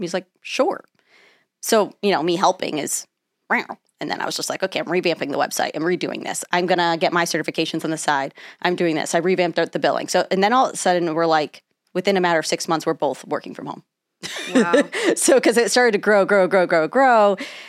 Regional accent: Colchester, Connecticut, United States; now in Dallas, United States; grew up Colchester, Connecticut, so random, but from Greek immigrant family

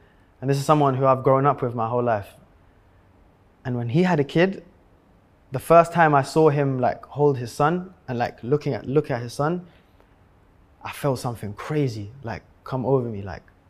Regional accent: London, United Kingdom; If you're growing up in London, if you're fast and you're good at football, that's it.

